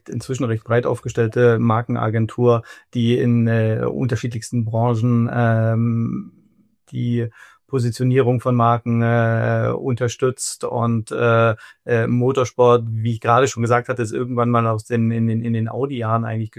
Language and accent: German; Munich, Bavaria, Germany; wir beide aus München kommen